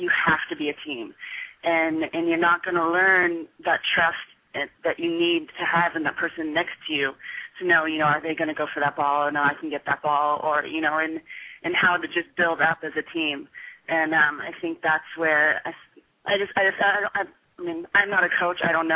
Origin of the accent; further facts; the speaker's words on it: United States; Like, myself as an American, I know that we're very independent people